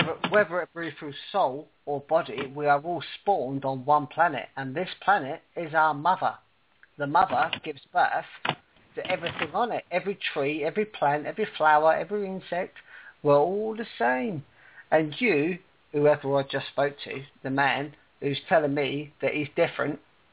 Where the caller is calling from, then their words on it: United Kingdom; United Kingdom.